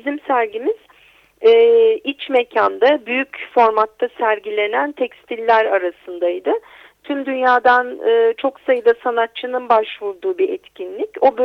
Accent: İzmir, Turkey; Ben İzmir'de doğup büyüdüm ve hala İzmir'de yaşıyorum.

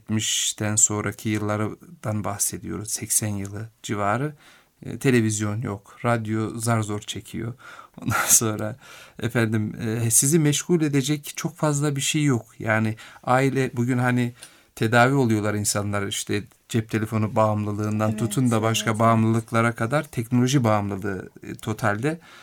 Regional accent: Yahyalı, Kayseri, Turkey; Ben Kayseri Yahyalı doğumluyum. Ve okulumu İmam Hatip Lisesi'ni orada bitirdim. Sonra Marmara Üniversitesi İlahiyat Fakültesi'ne geldim 88 yılında.

